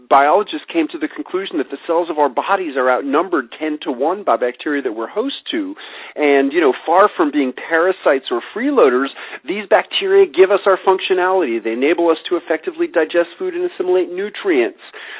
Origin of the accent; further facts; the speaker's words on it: New York City, New York, United States; As a kid growing up in New York City, I loved sour pickles